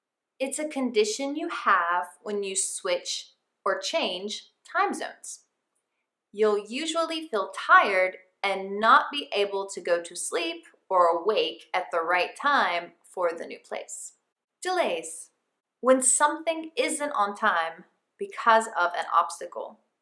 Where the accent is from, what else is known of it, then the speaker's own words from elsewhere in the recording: Madrid, Community of Madrid, Spain; I'm from Madrid. Have you ever been there?